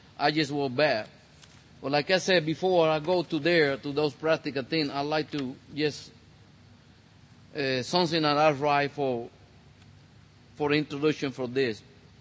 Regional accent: Puerto Rico; now in Tulsa, United States; I'm originally from Puerto Rico, here in Tulsa about 19 years, and 15 years walking with the Lord for His glory.

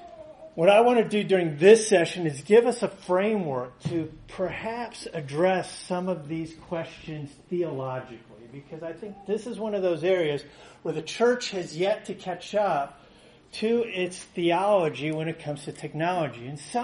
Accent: Houston, Texas, United States; I grew up in Northwest Houston in 1980-something

